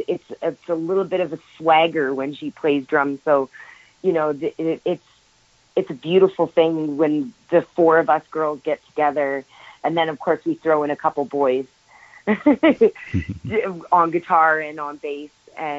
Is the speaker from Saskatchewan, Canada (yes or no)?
no; Lion's Head, Ontario, Canada; So we'll be sort of in my hometown area, because I grew up just north of the city there, in a town called Lion's Head.